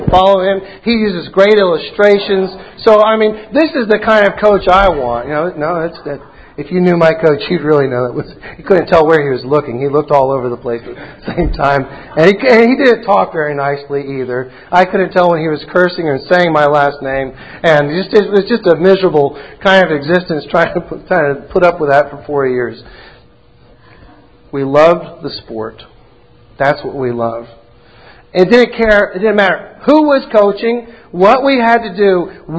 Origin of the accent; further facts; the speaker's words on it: Florida, United States; You all know that I grew up down south in North Florida, which is kind of like a quasi-south area.